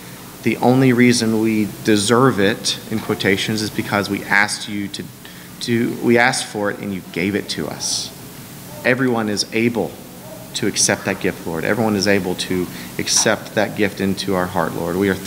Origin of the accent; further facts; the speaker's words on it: Texas, United States; But Bevo is our dog, named after the University of Texas Longhorn mascot Bevo, because we're from Texas.